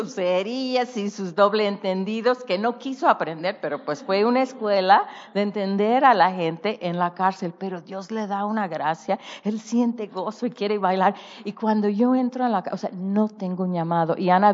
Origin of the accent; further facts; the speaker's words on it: San Francisco, California, United States; born there; Yo soy totalmente de ciudad, nací en San Francisco, California y todo.